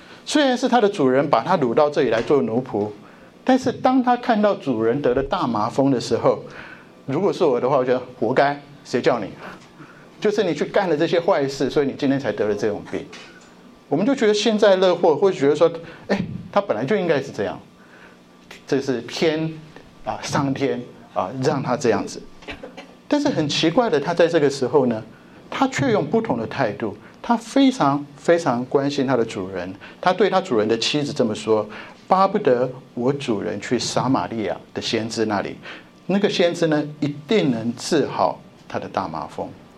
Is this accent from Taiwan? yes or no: yes; Taiwan; 我从台湾来看到社会新闻